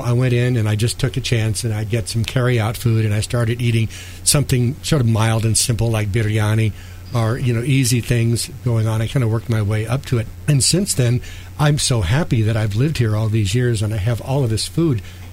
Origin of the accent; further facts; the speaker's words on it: Midwest, United States; now in New York, United States; I grew up in the Midwest, and we had spicy barbecue sauce, spicy things that would come, you know, from that part of the country